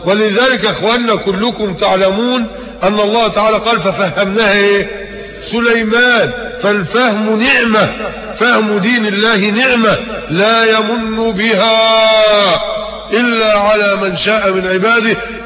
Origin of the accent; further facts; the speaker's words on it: Mit Hadid, Dakahlia, Egypt; مغرب الجمعة القادمة في قريتنا ميت حديد مركز منية النصر